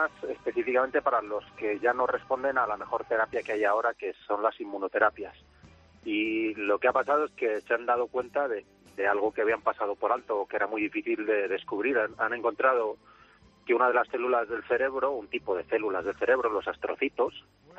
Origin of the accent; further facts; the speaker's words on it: Spain; y es que soy un español de un equipo del CENIO